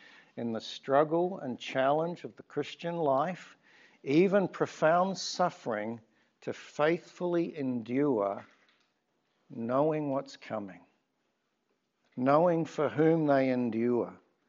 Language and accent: English; Australia; born there; I was born in Australia, but don't stop listening.